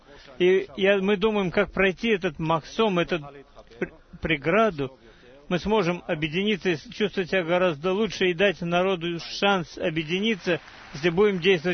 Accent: Jerusalem, Jerusalem District, Israel; Добрый вечер, я из Иерусалима

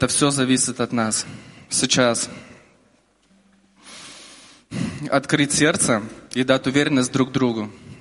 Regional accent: Vilnius, Vilnius County, Lithuania; Я из Вильнюса.

